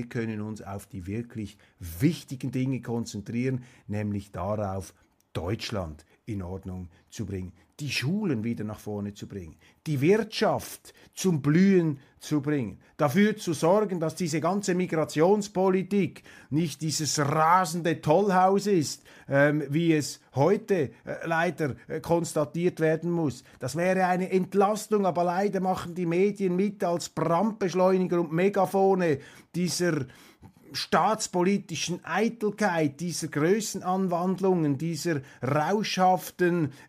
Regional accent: Switzerland; Aber klar, als Schweizer, wir halten uns da zurück

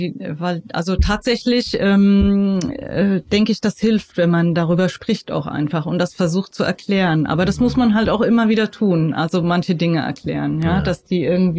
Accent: Frankfurt, Hesse, Germany; ich wohne nicht mehr in Frankfurt. Also ich bin zwar selber in Frankfurt aufgewachsen und habe immer gedacht, so ich werde niemals die Stadt verlassen, was ich dann doch irgendwann getan habe. Und also ich wohne außerhalb

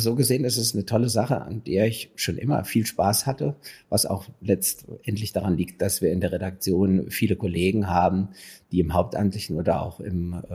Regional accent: Wiesbaden, Hesse, Germany; übernachte dann in Wiesbaden und genieße dann einfach nochmal meine Heimatstadt

